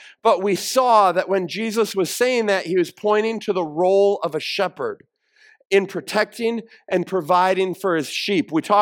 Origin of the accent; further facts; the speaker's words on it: Iowa, United States; None of us, we're from Iowa. We've never been through rapids